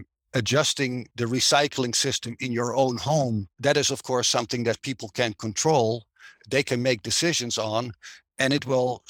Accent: Netherlands; now in Arizona, United States

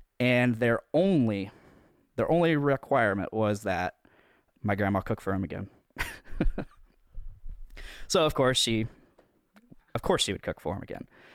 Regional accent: Delphi, Indiana, United States; I found out that he had actually played in my hometown of Delphi about 2 years ago. And to a sold-out crowd at the Delphi Opera House.

